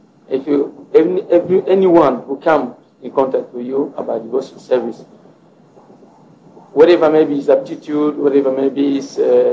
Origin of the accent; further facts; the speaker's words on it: France; born there; English is a second language; when I was born in France.